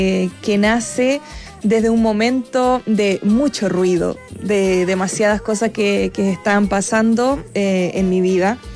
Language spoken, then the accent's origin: Spanish; Chile